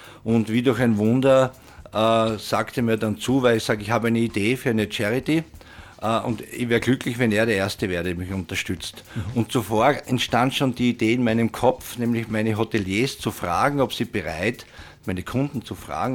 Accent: Styria, Austria; Ich komme aus der Steiermark, aus der Obersteiermark. An sich aus sehr armen Verhältnissen, aus einer Arbeiterfamilie.

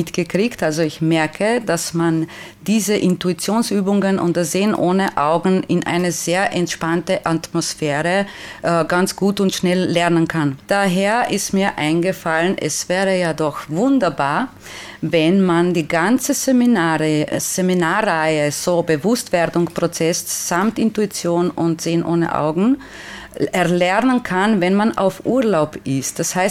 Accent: Slovenia; German is a second language; Nein, ich komme aus Slowenien, okay.

